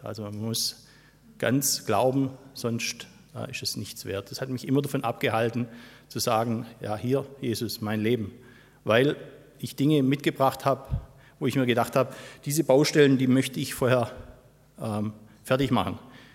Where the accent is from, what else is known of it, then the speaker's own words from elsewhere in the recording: Gechingen, Baden-Württemberg, Germany; Ich komme aus Gechingen, bin seit 28 Jahren mit meiner Frau Franziska verheiratet, habe zwei erwachsene Kinder